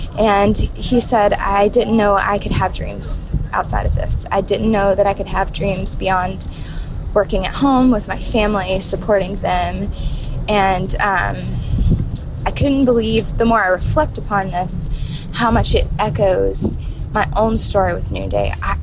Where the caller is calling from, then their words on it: Burke, Virginia, United States; I'm calling from Burke, Virginia